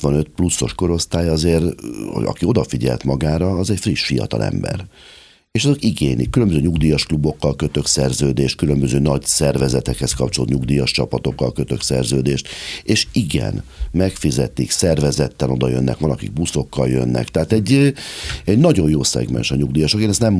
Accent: Hungary; és hát magyar vagyok, magyarnak munkát kell biztosítani.

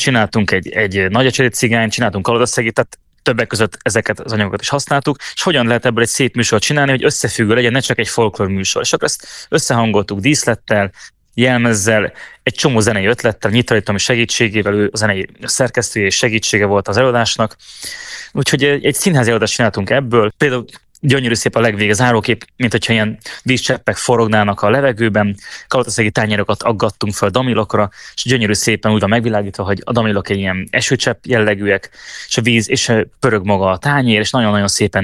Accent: Békéscsaba, Békés, Hungary; also born or lived in Oradea; tehát ott nevelkedtem föl, minden nyáron ott voltunk a nagyszülőknél, és nagyon sokat jártunk oda rokonokhoz, Békés Csabán éltünk, és hát rengeteget jártunk át.

